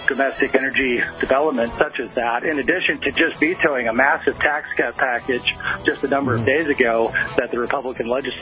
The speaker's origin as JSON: {"language": "English", "region": "Michigan", "country": "United States", "tie": "born or raised there", "said": "Well, and Michigan's my home state"}